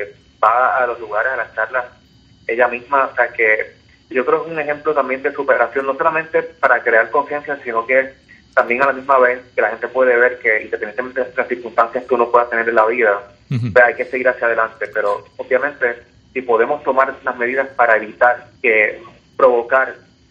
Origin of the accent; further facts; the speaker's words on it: Puerto Rico; Y nosotros como puertorriqueños nos tenemos que sentir orgullosos de eso